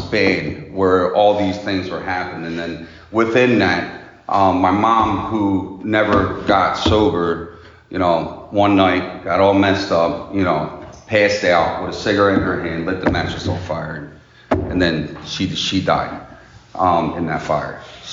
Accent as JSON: {"language": "English", "town": "Philadelphia", "region": "Pennsylvania", "country": "United States", "tie": "born or raised there", "said": "I didn't have the traditional parents, okay? I grew up in Philadelphia, all right?"}